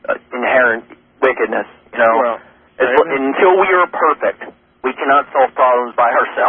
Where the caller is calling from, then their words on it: Wisconsin, United States; I'm calling from Wisconsin.